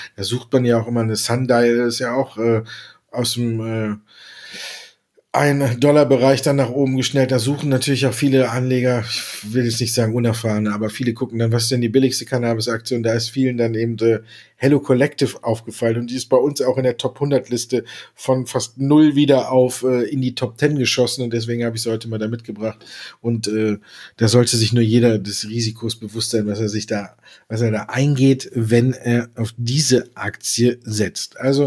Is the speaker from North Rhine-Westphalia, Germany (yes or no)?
yes; Düsseldorf, North Rhine-Westphalia, Germany; born there; ich als geborener Düsseldorfer